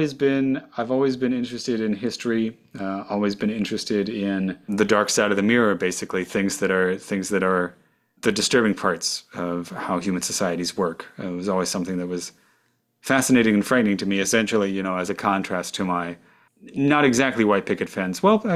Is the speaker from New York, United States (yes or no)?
no; St. Louis, Missouri, United States; I grew up in the St. Louis metropolitan area, somewhere between the Midwest and the South, as I usually describe it.